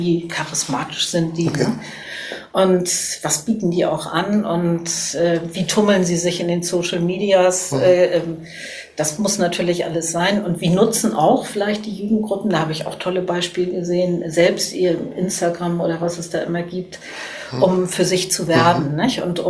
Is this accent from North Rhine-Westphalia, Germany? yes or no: yes; Cologne, North Rhine-Westphalia, Germany; ich bin natürlich stolz als Kölnerin